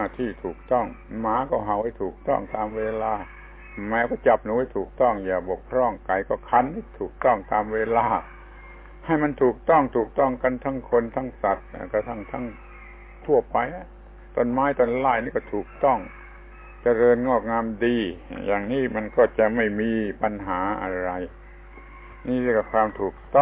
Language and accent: Thai; Surat Thani, Thailand; ให้สมกับว่าเราเป็นคนเมืองสุราษฎร์เมืองคนดีไม่บ้าดีไม่หลงดีไม่เมาดีแล้วก็ดีจริงเป็นคนดีของจังหวัดนี้